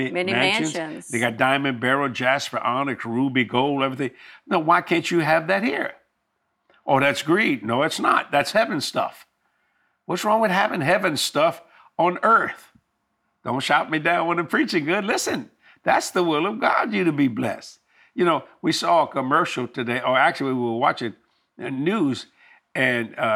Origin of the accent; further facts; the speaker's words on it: New Orleans, Louisiana, United States; I'm from New Orleans. I think we got the best food in the world.